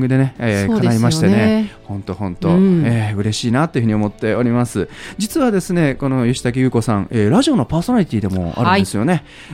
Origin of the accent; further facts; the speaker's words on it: Tottori, Japan; これは地元の鳥取の方に戻りまして